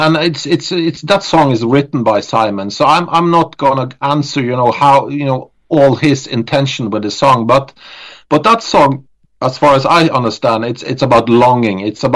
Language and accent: English; Norway; It's, of course, it's our imprint, because we are from Norway and Scandinavia and all that stuff.